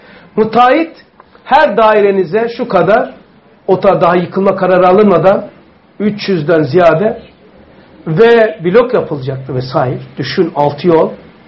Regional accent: Kadıköy, Istanbul, Turkey; İçerin köy, bakın, Üst Bostancı PTT Hastanesi'nin arkası, Üsküdar, adresi de vereyim ezberle çünkü çocukluğum geçti ya. Üsküdar yolu No 57 İçerin köy Kadıköy. Yani benim büyüdüğüm oda

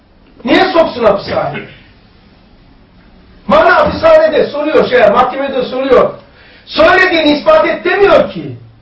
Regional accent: Black Sea Region, Turkey; Ben Karadenizliyim.

